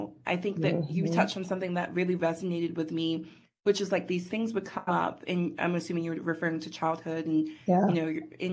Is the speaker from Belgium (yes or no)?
no; England, United Kingdom; born there; my family's British. Like, I was born in England. So I don't know if that's an added identity point. I'm sure there's that part too. I come from a Caribbean background.